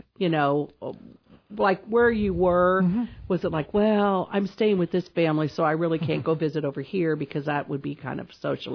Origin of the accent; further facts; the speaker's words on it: United States; they wanted to see my gun because I was from America. So of course I must have a gun with me.